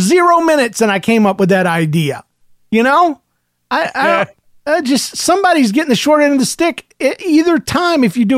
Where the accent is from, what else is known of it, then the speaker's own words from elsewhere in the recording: Indiana, United States; Did I tell you, I'm from Indiana, and the bees are bad to the bone, but not to me.